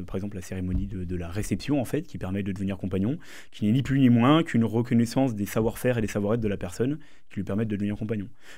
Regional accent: Dijon, Bourgogne-Franche-Comté, France; Je suis originaire de Dijon, en Bourgogne. J'ai fait mon apprentissage là-bas.

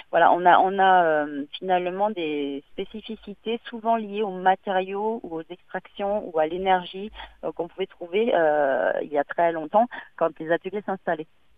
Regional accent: Occitanie, France; Je suis du Tarn, donc

